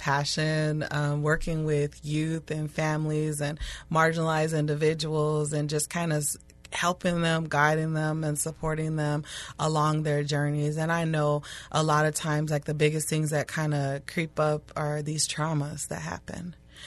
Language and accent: English; Arizona, United States; now in Minnesota, United States; So, like, I'm from Arizona, and it's a big extreme from Arizona